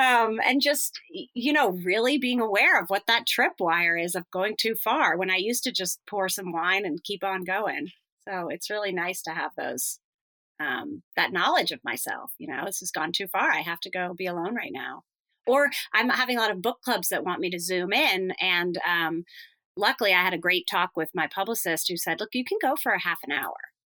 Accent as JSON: {"language": "English", "region": "Northeast", "country": "United States", "tie": "born or raised there", "said": "Well, yeah, it's like we grew up in the Northeast."}